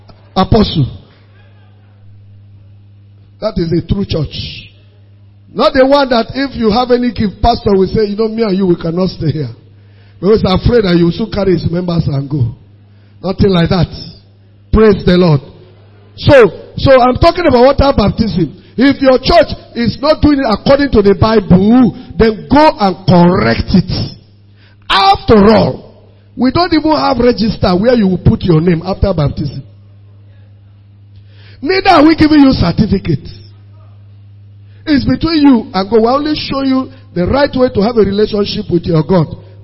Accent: Akwanga, Nasarawa, Nigeria; You are from Umuze. I'm from Akwanga.

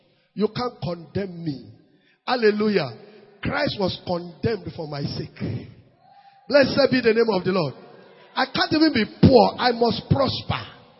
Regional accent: Nasarawa, Nigeria; I told them I'm from Nasarawa State.

